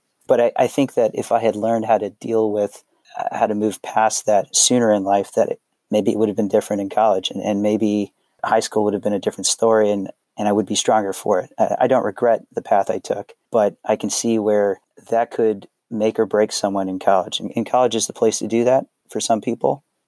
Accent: Oregon, United States; I'm from Oregon.

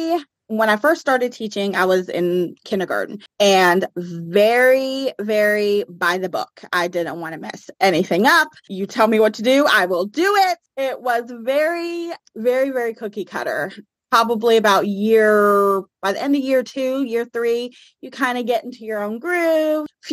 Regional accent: Chesapeake, Virginia, United States; I am from Chesapeake, Virginia, which is in the Hampton Roads area. Most people probably know Virginia Beach. That's the same area.

